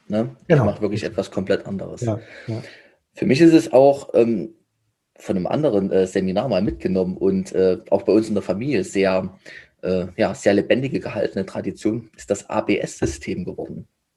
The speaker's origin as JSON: {"language": "German", "region": "Saxony", "country": "Germany", "said": "Bei uns in Sachsen."}